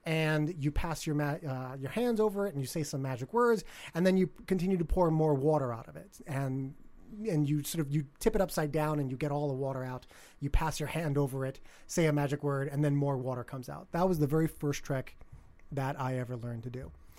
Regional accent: Bronx, New York, United States; I did. I was born in the Bronx.

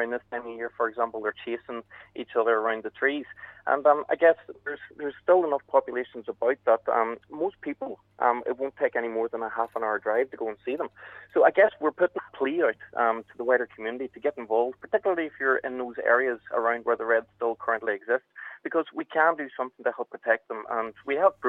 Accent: Eglinton, Northern Ireland, United Kingdom; Or you could go to the woodland that I grew up in Muff Glen, just outside of Tamnir in Eglinton.

